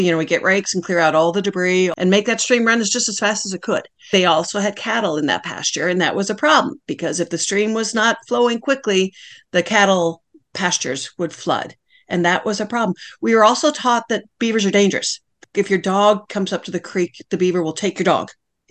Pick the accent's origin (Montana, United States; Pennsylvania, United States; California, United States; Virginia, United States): Montana, United States; When I was raised in Montana, we thought and we were taught